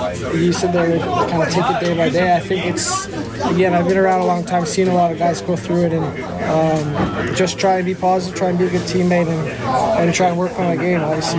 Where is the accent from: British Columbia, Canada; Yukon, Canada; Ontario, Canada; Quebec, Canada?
Ontario, Canada; Toronto; I think growing up in Toronto, I may have touched on that earlier in my time here, but being in Toronto, you're so close